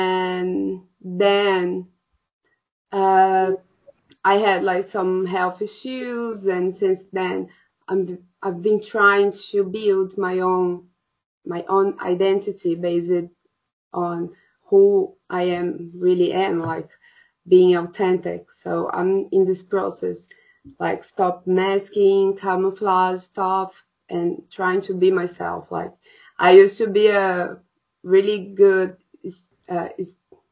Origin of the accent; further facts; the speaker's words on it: Brazil; I'm from Brazil, PhD candidate.